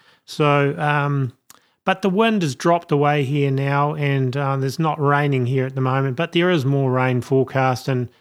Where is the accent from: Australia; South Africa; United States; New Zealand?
New Zealand; as a New Zealander at the moment, we're going through